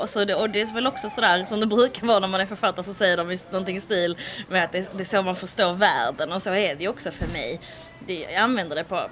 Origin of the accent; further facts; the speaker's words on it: Höör, Skåne, Sweden; also born or lived in Cairo, Egypt; Det absolut första stället jag flyttade till när jag flyttade från Hör var att jag flyttade till Kairo.